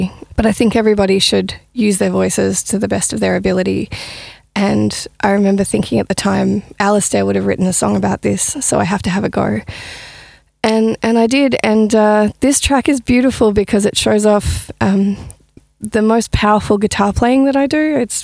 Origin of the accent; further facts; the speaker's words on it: Melbourne, Victoria, Australia; now in Castlemaine, Australia; And of course, I grew up on Wurundjeri country in Melbourne. Aside from that, I have the intense joy and luck to have been brought up in an Anglo and Celtic community who pride themselves on their oral traditions.